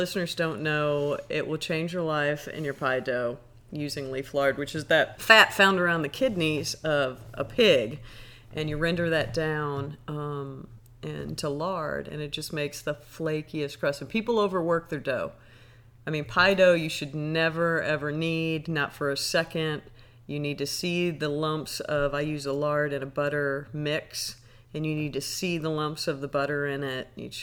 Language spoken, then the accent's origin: English; Wentzville, Missouri, United States; I'm from the Midwest. Brenda, you're from Savannah, Georgia. I'm from a little town called Wentzville, Missouri.